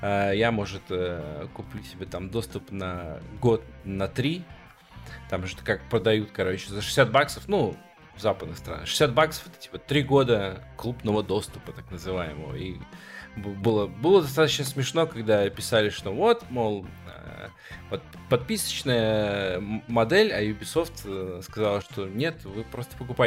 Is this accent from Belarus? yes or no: yes; Belarus; Я из Беларуси, например.